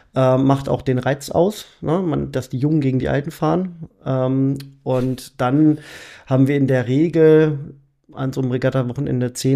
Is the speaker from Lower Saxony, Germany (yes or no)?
yes; Barsinghausen, Lower Saxony, Germany; mittlerweile 54 Jahre, komme aus Basinghausen, aber auch gebürtig aus der Region, geboren in Hildesheim, also ein hannoversches Gewächs.